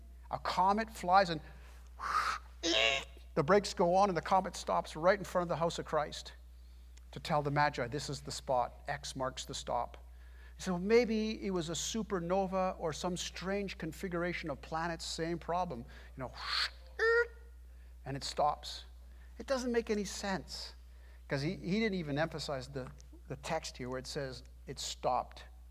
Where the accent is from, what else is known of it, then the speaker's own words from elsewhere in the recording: Laval, Quebec, Canada; And we grew up in Laval.